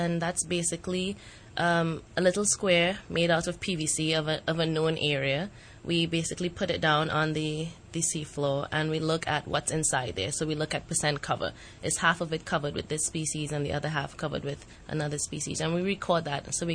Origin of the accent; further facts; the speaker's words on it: Trinidad & Tobago; So I'm from Trinidad and Tobago, and at home after high school, I had an opportunity to teach co-curricular subjects to students from ages 5 to 12.